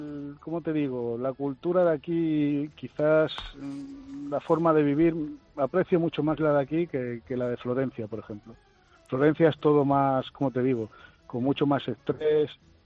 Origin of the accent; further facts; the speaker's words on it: Santa Coloma de Gramenet, Catalonia, Spain; No, yo nací en Barcelona, en Santa Coloma de Gramenet, y me crié en España.